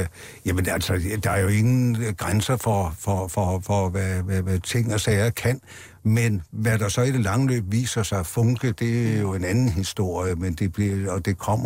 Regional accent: Copenhagen, Capital Region of Denmark, Denmark; jeg er cyklist, jeg er københavner

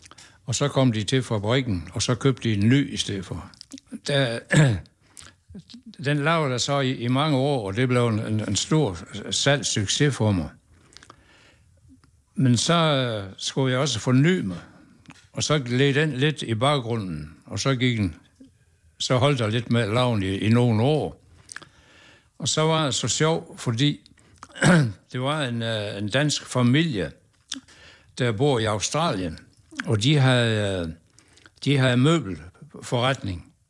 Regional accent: Durup, Central Denmark Region, Denmark; Jamen, jeg er jo gammel Durup-dreng. Født i 31.

